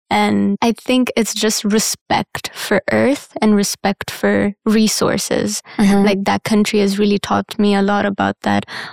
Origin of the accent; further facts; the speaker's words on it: Rwanda; Yeah. Growing up in Rwanda, that's one of the classes that I took.